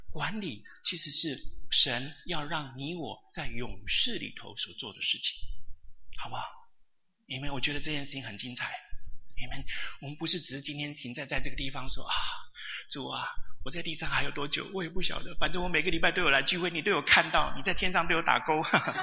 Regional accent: New York, United States; 我从纽约来哦，来到这个地方，来到贵宝地哦

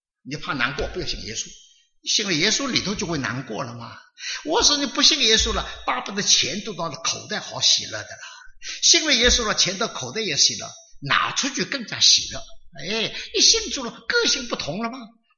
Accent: China; now in United States; 我是江浙人呢、啊。我说我们江浙人呢、啊

